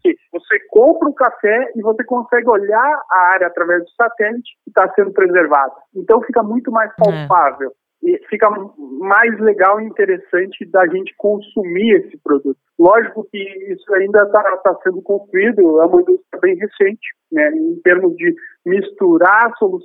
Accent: Brazil; como brasileiro, acho que somos muito criativos

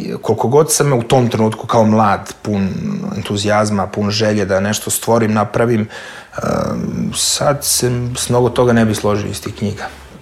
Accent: Jagodina, Šumadija and Western Serbia, Serbia; born there; ja sam rođen u Jagodini, to je kad staje šestar, sredina Srbije, centar Srbije.

